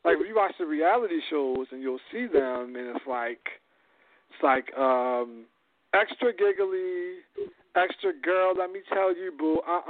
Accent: Baltimore, Maryland, United States; listen, I grew up in the city. I grew up in Beemore. Like, so I see this a lot. I lived in the hood.

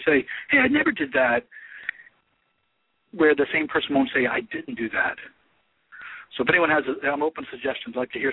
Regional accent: New York, United States; accent: New York; I never slept with Amy Fisher in my life, with my New York accent.

